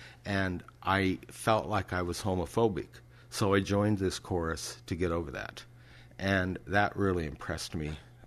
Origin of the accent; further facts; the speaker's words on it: Klamath Falls, Oregon, United States; Klamath Falls, Oregon.